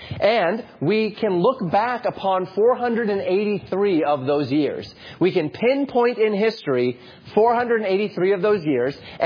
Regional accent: Colorado, United States; I grew up in Colorado, and I would go hike in the mountains.

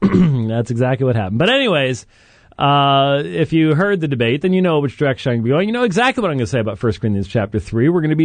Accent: Minneapolis, Minnesota, United States; But returning to the land of my birth, yes, I am a native Minnesotan. And I was born in Minneapolis, in fact. Well, that's a suburb, but that's okay.

